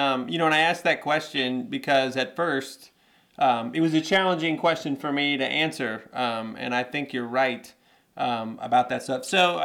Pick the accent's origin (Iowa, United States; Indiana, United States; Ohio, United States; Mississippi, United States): Indiana, United States; You know, I've been teaching in New York. I'm from Indiana. I'm getting ready to move to Indiana.